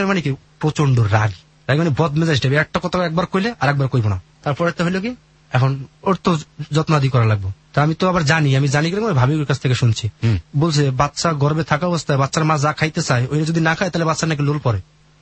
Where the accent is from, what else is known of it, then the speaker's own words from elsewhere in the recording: Manikganj, Dhaka Division, Bangladesh; চাকরিটা হওয়ার পরে আমি যেখান থেকে আসছি মানিকগঞ্জ ঠিক আছে, মানিকগঞ্জে আমারে ট্রান্সফার করা হয়।